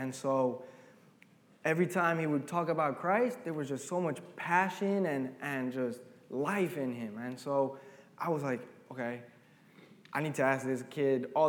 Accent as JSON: {"language": "English", "country": "Argentina", "tie": "born or raised there", "moved": "yes", "lives_now": "United States", "said": "But before that, I grew up in Argentina"}